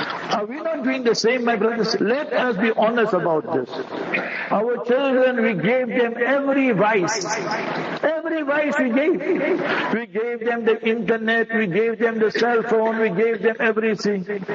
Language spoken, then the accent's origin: English; Heidelberg, Gauteng, South Africa; there was one Maulana came to Heidelberg, my hometown, and he gave one nice example.